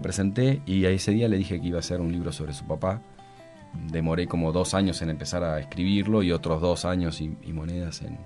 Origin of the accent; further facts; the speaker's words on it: Necochea, Buenos Aires Province, Argentina; born there; also born or lived in La Plata; No soy de La Plata, yo nací en Necochea y estudié en Buenos Aires, pero por esas cosas de la vida fui trasplantado a La Plata